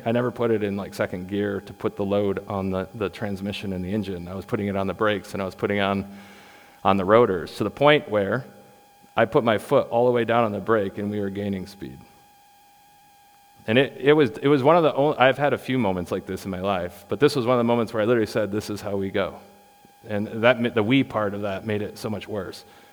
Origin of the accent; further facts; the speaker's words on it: Midwest, United States; And we're flatlanders. We come from the Midwest, so we didn't take into consideration topography